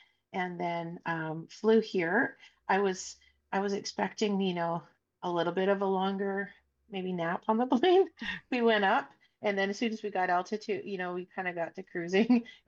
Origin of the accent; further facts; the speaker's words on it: Yukon, Canada; So it's in the Kluane region of the Yukon. And I'm from Kluane First Nation, and my village is right on the shores of the lake.